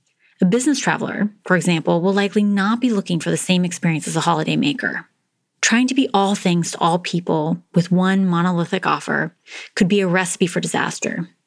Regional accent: United States; now in South Africa; as an American, I actually much prefer the travel experience here in South Africa than the travel experience in America.

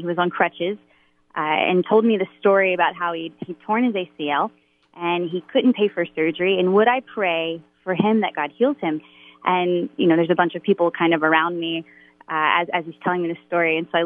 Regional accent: Baton Rouge, Louisiana, United States; I grew up in Baton Rouge, Louisiana.

